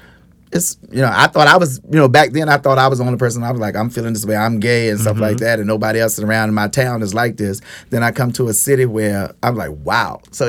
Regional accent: the South, United States; but I'm from the Bible Belt, so, you know, down south.

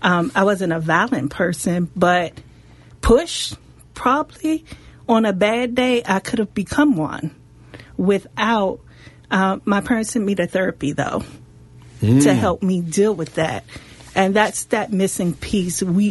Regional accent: Washington, District of Columbia, United States; As a native Washingtonian growing up in Ward 8, my uncle was killed in 1989 on 22nd Street in Southeast.

